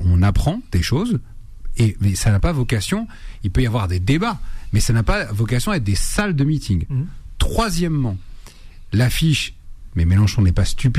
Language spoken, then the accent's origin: French; France; on est français, point.